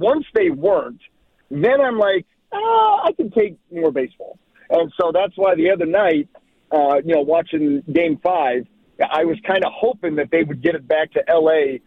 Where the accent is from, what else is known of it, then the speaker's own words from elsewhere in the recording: Ohio, United States; growing up in Northeast Ohio, a Cleveland Indian fan